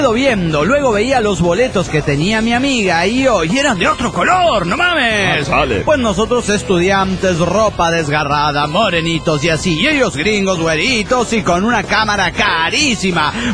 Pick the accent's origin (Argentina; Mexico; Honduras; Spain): Argentina; Santa Fe; de Santa Fe, Argentina.